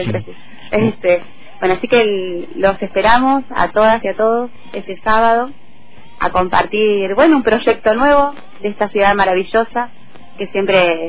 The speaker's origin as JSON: {"language": "Spanish", "region": "Patagonia", "country": "Argentina", "said": "Respetar esa cosa que tenemos nosotros los sureños y que también es un poco imposible no plasmarla cuando uno hace algo"}